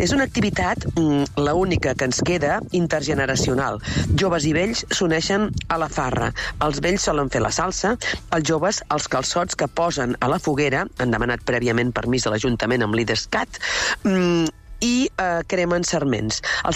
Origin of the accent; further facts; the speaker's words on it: Catalonia, Spain; com a catalans, nosaltres tenim alguns deures i obligacions.